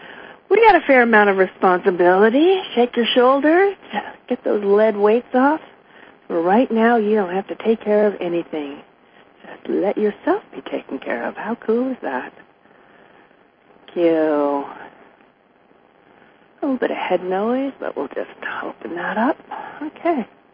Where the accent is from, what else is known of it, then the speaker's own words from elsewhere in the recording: Berkeley, California, United States; I was raised in Berkeley.